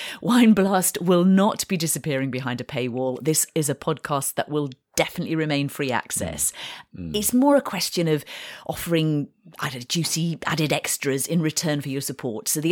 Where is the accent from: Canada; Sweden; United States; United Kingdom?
United Kingdom; I mean, we are British, so a bit of that probably comes with the territory.